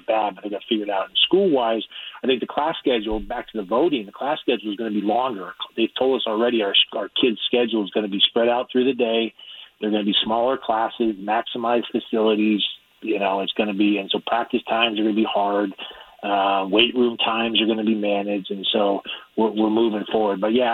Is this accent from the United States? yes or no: yes; California, United States; I mean, I grew up in the Bay Area, you know, as you know